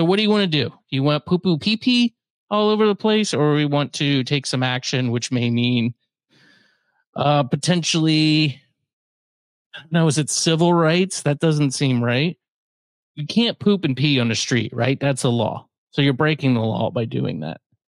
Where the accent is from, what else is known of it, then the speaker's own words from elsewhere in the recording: Largo, Florida, United States; now in Pinellas Park, United States; So I've taken the trek back north, closer to my homestead of Largo. So now I'm in the Pinellas Park area of the county.